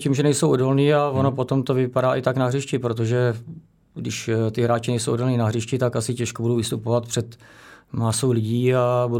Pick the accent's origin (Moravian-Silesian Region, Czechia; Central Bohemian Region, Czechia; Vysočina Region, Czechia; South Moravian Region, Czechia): Central Bohemian Region, Czechia; Stochov; Takže vlastně jsme se přestěhovali nějakých 5 letech a vlastně vyrůstal jsem na Stochově a do té doby, než vlastně jsem přestoupil ve 14 do Sparty.